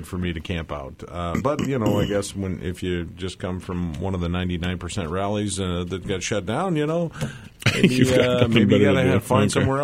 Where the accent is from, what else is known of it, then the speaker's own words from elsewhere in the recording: Iowa, United States; then back up to my hometown up in north central Iowa